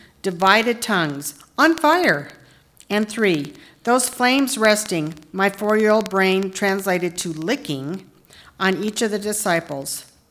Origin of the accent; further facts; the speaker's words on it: Billings, Montana, United States; when I grew up in Billings, we had a lot of kites, and we were always running up and down the street with the kite. But here, you don't see kites.